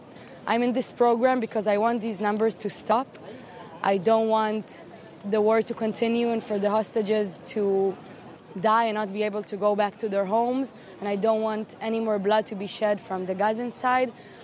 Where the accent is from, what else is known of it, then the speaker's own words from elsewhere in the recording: Israel; I'm from Israel